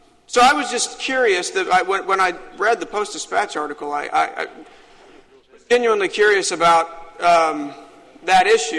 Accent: Columbia, Missouri, United States; also born or lived in Joplin; I'm from Boone, Columbia. I was born in Joplin.

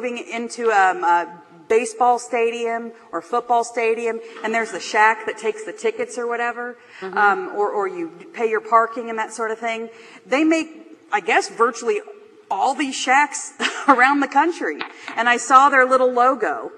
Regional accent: Branson, Missouri, United States; Yeah, the reality is I'm from Branson

